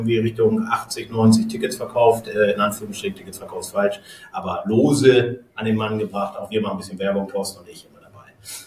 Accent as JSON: {"language": "German", "town": "Buxtehude", "region": "Lower Saxony", "country": "Germany", "said": "heute sind wir wieder an meinem Standort, sozusagen meiner Heimat, hier zumindest der Sparkasse in Buxtehude."}